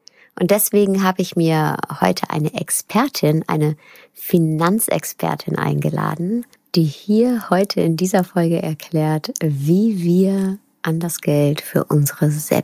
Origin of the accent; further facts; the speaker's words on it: North Rhine-Westphalia, Germany; Sie ist wie ich ein Kind des Ruhrpots